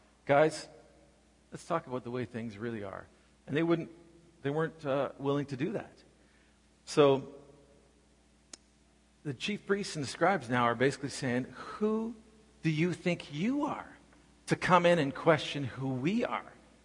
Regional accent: Canada; I don't know if it's being a Canadian too, a little bit apologetic about things.

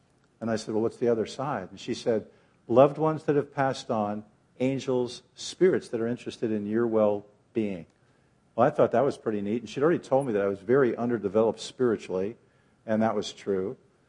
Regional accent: Connecticut, United States; And being from the East Coast, I'm from Connecticut originally, I was hesitant

